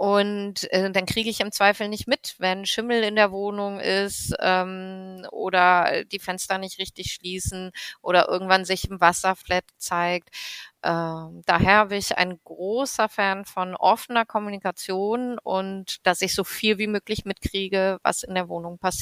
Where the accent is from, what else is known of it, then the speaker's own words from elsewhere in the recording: Berlin, Germany; Ich bin Berlinerin gebürtig.